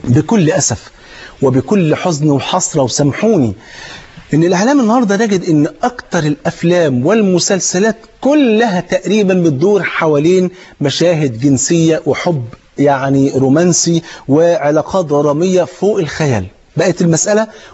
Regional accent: Egypt; وانت عارف الفول عندنا في مصر فرض عين

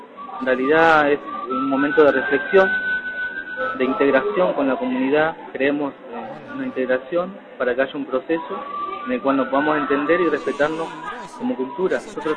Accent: Moreno, Buenos Aires Province, Argentina; Precisamente yo crecí en Moreno

